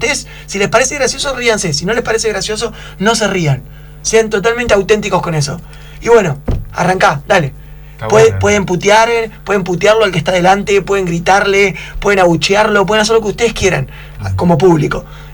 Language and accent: Spanish; Argentina; cómo somos los argentinos